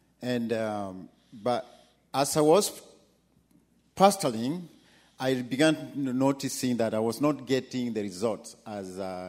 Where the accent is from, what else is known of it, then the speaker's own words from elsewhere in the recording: Kenya; now in Ethiopia; I'm a Kenyan.